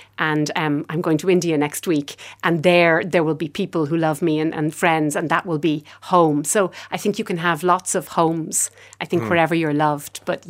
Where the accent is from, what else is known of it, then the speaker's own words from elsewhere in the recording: Ireland; The situation in Kashmir, as an Irish person, anywhere there's a border, anywhere there's a minority, I think we as Irish people will always tune in and try to understand what's going on.